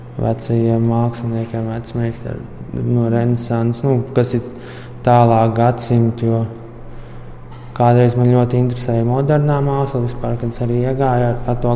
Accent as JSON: {"language": "Latvian", "town": "Liepāja", "region": "Kurzeme", "country": "Latvia", "said": "esmu no Liepājas."}